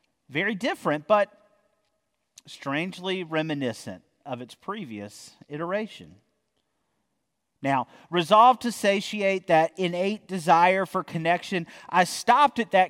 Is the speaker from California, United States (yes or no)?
no; North Carolina, United States; Most of this journey goes through North Carolina, my home state.